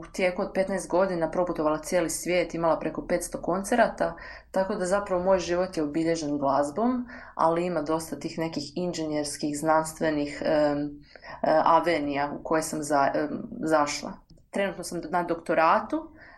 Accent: Vinkovci, Vukovar-Srijem County, Croatia; moved away as an adult; also born or lived in Zagreb; now in Melbourne, Australia; došla sam u Melbourne 2019. godine, rodom sam iz Vinkovaca.

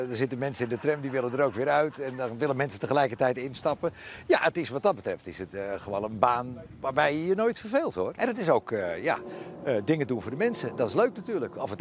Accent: Amsterdam, North Holland, Netherlands; Ik kom uit Amsterdam-West.

